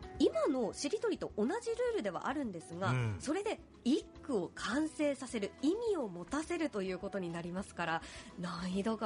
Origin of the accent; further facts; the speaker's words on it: Niigata, Japan; 新潟県出身です。